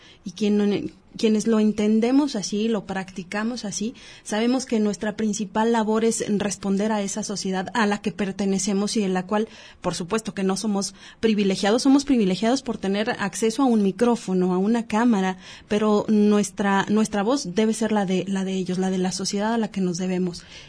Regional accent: Jalisco, Mexico; como ciudadanos, como mexicanos, como jaliscienses, como laguenses, pues es parte de lo que somos

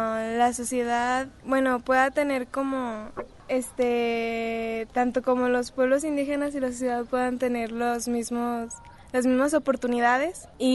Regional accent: Mexico; siendo mexicanas

